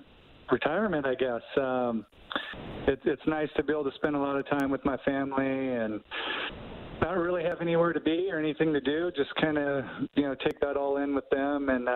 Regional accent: Reading, Pennsylvania, United States; It was up in the wilderness, pretty close to my hometown of Reading, about an hour away.

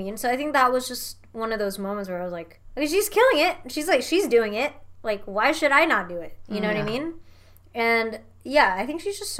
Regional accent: Indonesia; because I grew up, I was born and raised in Indonesia, right?

